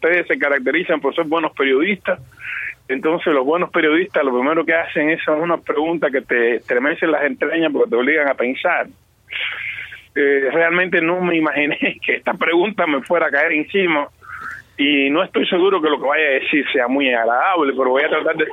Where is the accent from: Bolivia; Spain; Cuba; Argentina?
Cuba; now in United States; yo como ciudadano de Cuba, del país de Cuba, constitucionalmente tengo ciudadanía doble. Yo soy ciudadano norteamericano, pero constitucionalmente yo soy ciudadano cubano